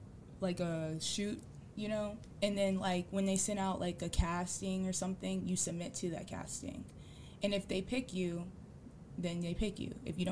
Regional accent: Phoenix, Arizona, United States; I'm originally from Phoenix, Arizona.

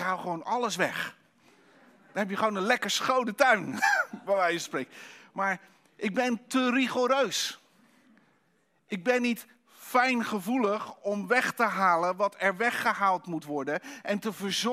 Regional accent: Netherlands; Maar wij als Nederlanders zijn, en misschien daarbuiten ook wel, maar we zijn zo goed om vooral klein te maken wat er gebeurt.

